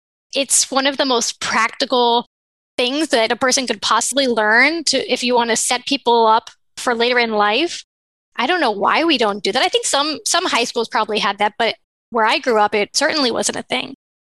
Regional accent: Florida, United States; now in Washington, United States; Here in DC, the cost of living is incredibly high. But where I grew up in Florida, it's much lower.

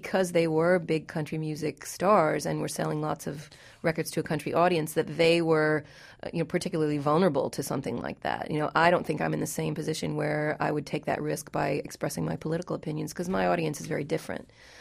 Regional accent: Kentucky, United States; growing up in Kentucky, I did hear a little bit of country music

